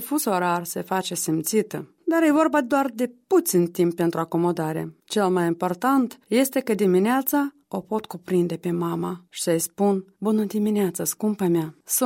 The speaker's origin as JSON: {"language": "Romanian", "town": "Chișinău", "country": "Moldova", "tie": "born or raised there", "said": "Chișinăul, oraș contradictoriu. Cum n-ar fi? Rămâne orașul meu natal, iubit și dorit."}